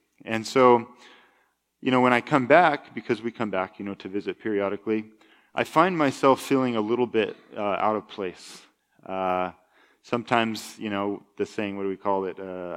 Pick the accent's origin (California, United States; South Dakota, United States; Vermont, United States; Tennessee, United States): Vermont, United States; moved away as an adult; So I'm from Vermont, like I said, and just a couple weeks after I turned 18, I left Vermont and I traveled to Austria.